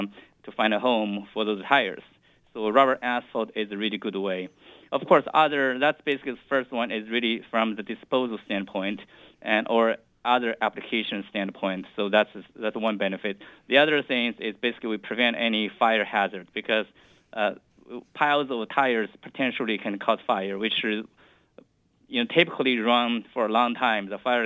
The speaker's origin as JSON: {"language": "English", "region": "Texas", "country": "United States", "moved": "as an adult", "lives_now": "Michigan, United States", "said": "And I came from South Texas in about 20 years ago to Michigan."}